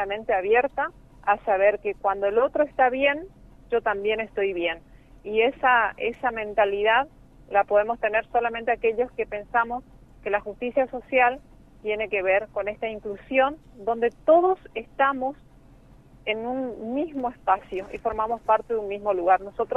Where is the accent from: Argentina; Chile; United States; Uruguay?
Argentina; como ciudadanos argentinos